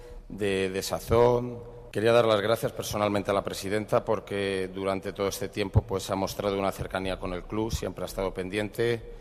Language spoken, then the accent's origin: Spanish; Madrid, Community of Madrid, Spain; Somos un equipo de Madrid y orgullosísimos de ser madrileños